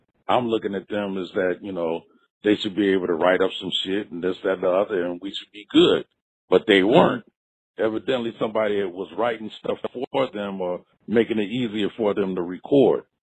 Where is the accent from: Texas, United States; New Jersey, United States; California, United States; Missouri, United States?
California, United States; also born or lived in Miami; And I was from Southern California initially.